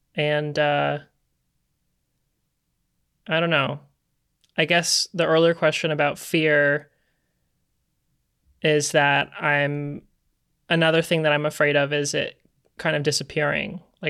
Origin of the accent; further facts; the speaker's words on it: Ontario, Canada; A suburb of Toronto, Canada.